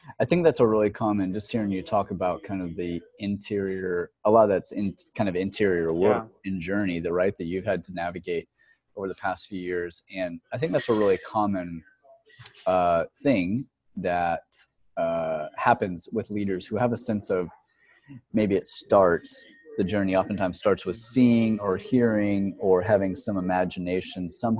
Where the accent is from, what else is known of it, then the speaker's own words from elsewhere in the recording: Texas, United States; I know that in Texas, I'm from Texas as well.